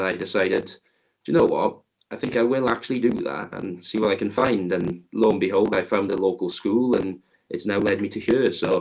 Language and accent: English; Swansea, Wales, United Kingdom; And the fact I get to do it very close to my hometown, but obviously being from the Swansea area